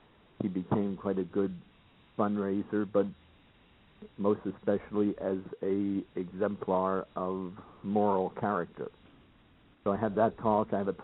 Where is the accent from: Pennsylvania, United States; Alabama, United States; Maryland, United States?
Maryland, United States; Baltimore; everything that was going down in my hometown, Baltimore, during the Civil War.